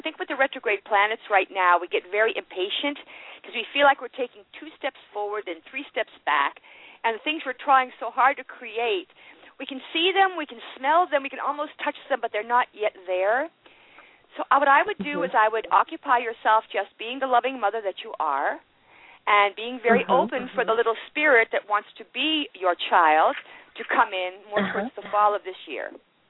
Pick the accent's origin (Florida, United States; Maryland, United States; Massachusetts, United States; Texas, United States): Massachusetts, United States; Worcester; I'm from Worcester, originally.